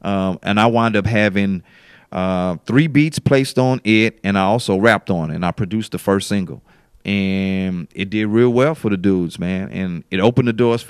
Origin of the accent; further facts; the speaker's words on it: Port Arthur, Texas, United States; I'm originally from Port Arthur, raised up. Port Arthur, the land of the trill.